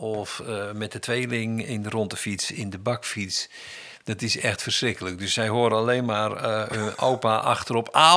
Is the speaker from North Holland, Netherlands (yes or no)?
yes; Amstelveen, North Holland, Netherlands; now in Capelle aan den IJssel, Netherlands; Wij komen uit Amstelveen.